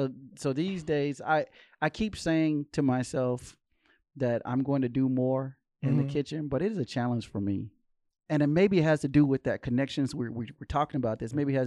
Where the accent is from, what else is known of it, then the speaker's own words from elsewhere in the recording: Southern US, United States; So I grew up in the South, so a lot of the food and the meals and so forth that I grew up eating, I don't eat a whole lot anymore